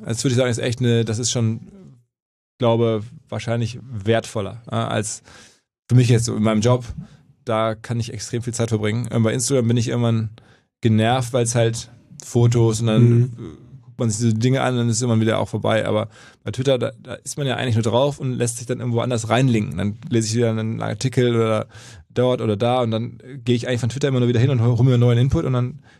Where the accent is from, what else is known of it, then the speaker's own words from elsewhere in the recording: Essen, North Rhine-Westphalia, Germany; Aber irgendwie bei uns in Essen gibt es den Baldeneysee.